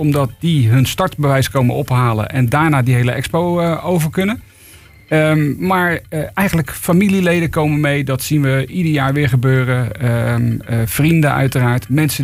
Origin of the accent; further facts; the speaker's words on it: Netherlands; Ja, daar zijn we Nederlanders voor.